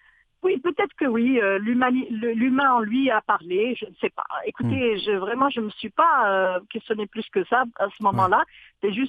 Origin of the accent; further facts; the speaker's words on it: Algeria; now in Canada; Oui. En fait, je suis d'origine originaire de l'Algérie.